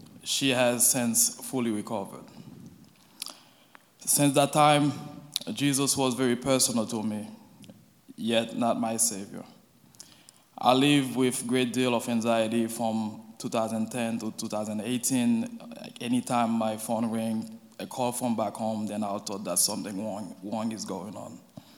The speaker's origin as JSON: {"language": "English", "country": "Haiti", "moved": "yes", "lives_now": "United States", "said": "I'm originally from Haiti, and I've lived in the USA since 2007. The school back home, when I say back home, I'm talking about Haiti, is Catholic. So there, I attended the Catholic Church on Sundays as well."}